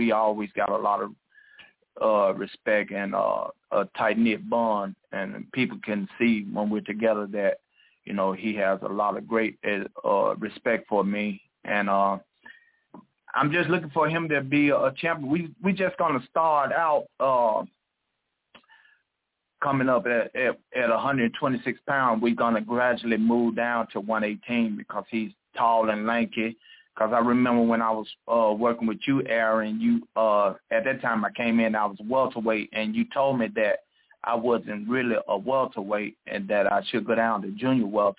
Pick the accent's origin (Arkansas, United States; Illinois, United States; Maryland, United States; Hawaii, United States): Arkansas, United States; West Memphis; I stayed right here in the Memphis area. I'm from West Memphis, and I built a career and became number one contender in the world, and I traveled the world.